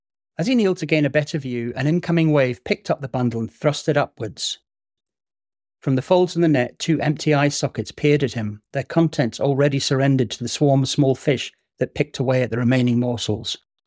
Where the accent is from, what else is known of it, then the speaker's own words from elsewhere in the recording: Hong Kong; also born or lived in Singapore; I grew up in the Far East. I lived in the Far East till I was 21, first in Hong Kong and then in Singapore.